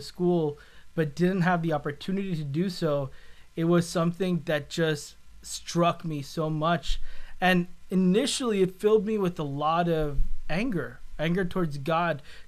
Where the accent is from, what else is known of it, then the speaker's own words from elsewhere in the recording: New York, United States; I grew up … I grew up in New York. I was part of a pretty traditional Catholic family.